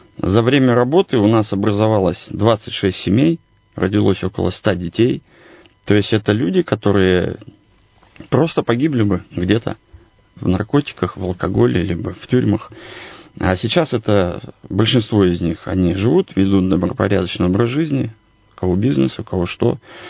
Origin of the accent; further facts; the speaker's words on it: Kemerovo, Kemerovo Oblast, Russia; now in Irkutsk, Russia; Вообще я из Кемеровской области, сам я из города Кемерово.